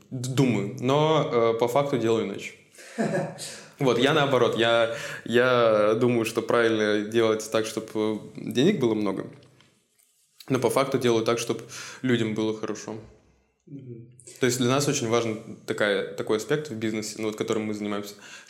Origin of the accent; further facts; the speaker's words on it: Izhevsk, Udmurtia, Russia; А я не из Москвы, я из такого маленького города под названием Ижевск, ну, маленького относительно.